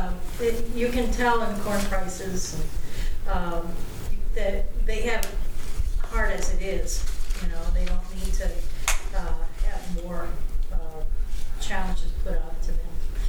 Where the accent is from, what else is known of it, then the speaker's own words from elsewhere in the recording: Minnesota, United States; I'm from Minnesota.